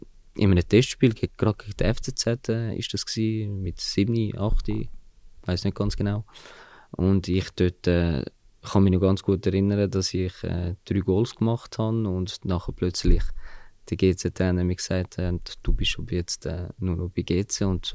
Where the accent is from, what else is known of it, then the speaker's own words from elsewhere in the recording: Zurich, Switzerland; now in Winterthur, Switzerland; Ich bin 30. Ich bin in Zürich-Altstetten geboren, auch dort aufgewachsen und bin jetzt wohnhaft in Winterthur seit 4 Jahren.